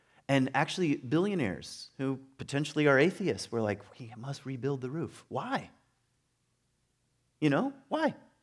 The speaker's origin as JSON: {"language": "English", "town": "Lynchburg", "region": "Virginia", "country": "United States", "tie": "born or raised there", "said": "Now, I went to a Baptist church growing up in Lynchburg, Virginia."}